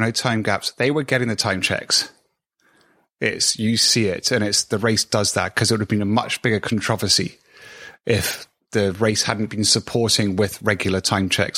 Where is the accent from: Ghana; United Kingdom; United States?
United Kingdom; We're British.